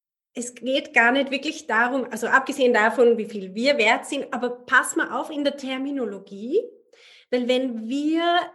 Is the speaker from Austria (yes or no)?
yes; Austria; Ich als Österreicherin